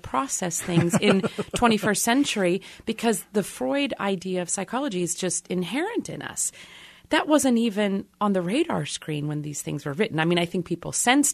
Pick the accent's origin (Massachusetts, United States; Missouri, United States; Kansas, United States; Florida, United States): Kansas, United States; But it's they kind of love the fact that I'm from Kansas over there. I'm proud of it.